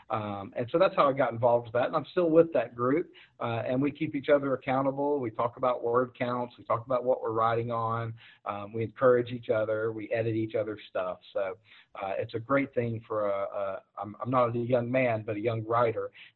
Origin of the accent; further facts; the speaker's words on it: Southern United States, United States; I certainly, I'm a Southerner, so I like Southern American.